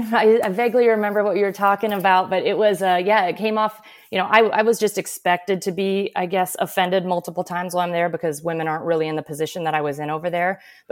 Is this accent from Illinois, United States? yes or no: no; Omaha, Nebraska, United States; moved away as an adult; now in St. Petersburg, United States; Like you said, I grew up in Omaha, Nebraska. I got 3 culinary degrees from the Culinary Institute there